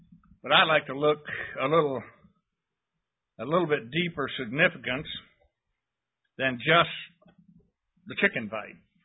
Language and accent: English; the South, United States; Hazel and I grew up in the South.